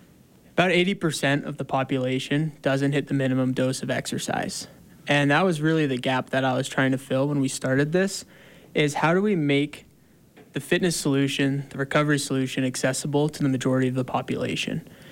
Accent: Canada; now in Utah, United States; So we're both from Canada.

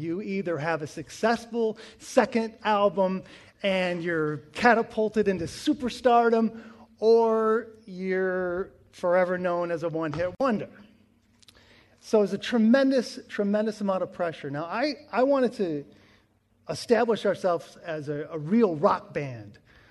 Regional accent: Grand Rapids, Michigan, United States; So I'm familiar with this area quite well. I'm from Grand Rapids, and my band … we recorded at Station C Studios, which is just down the street.

